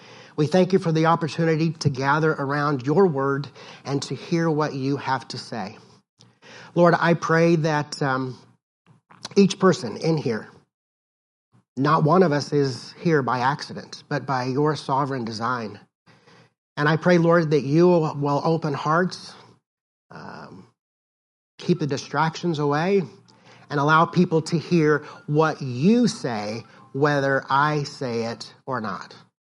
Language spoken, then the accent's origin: English; Decatur, Illinois, United States; now in Fort Myers Beach, United States; and then returned back to my hometown of Decatur, Illinois.